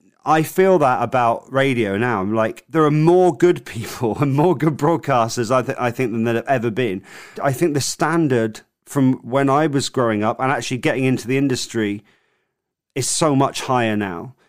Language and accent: English; Southampton, South East England, United Kingdom; So I'm from Southampton. So I did Power FM in Southampton.